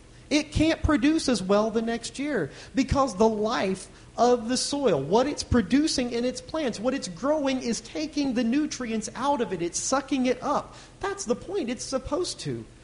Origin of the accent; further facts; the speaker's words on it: Midwest, United States; I grew up in the Midwest, so I was around a lot of farming community.